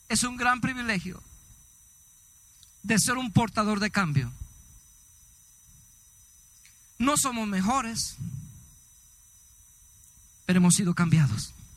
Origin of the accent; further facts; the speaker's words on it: El Salvador; born there; yo nací en El Salvador y nací de una familia disfuncional. Nací sin papá.